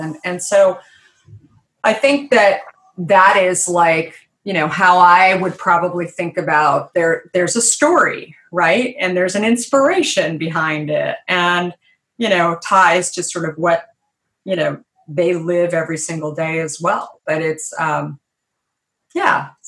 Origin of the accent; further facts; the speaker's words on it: Arizona, United States; when I was growing up in Arizona, my mom was, she was, right when I went to kindergarten, she was substitute teaching